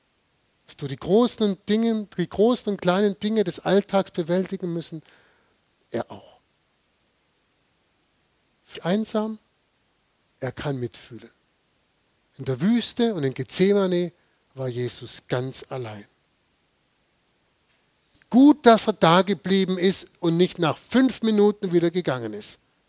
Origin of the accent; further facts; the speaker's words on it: Biberach, Baden-Württemberg, Germany; Ich komme aus Biberach und an Heiligabend, da gibt es in Biberach immer ein ganz besonderes Event.